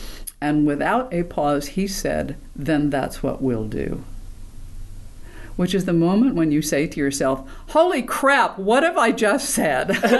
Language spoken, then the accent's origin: English; Woonsocket, Rhode Island, United States; I always have in me that I was a kid from Woonsocket, Rhode Island, which is one of the smallest state. It is the smallest state and one of the smallest cities.